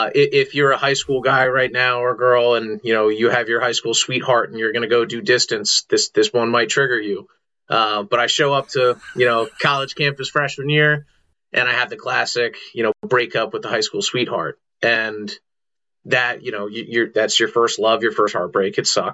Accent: Maryland, United States; So I'm a Howard County guy, and I grew up in the Warhawks ecosystem.

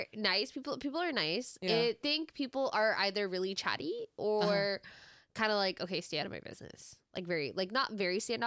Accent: West Coast, United States; I feel like they're

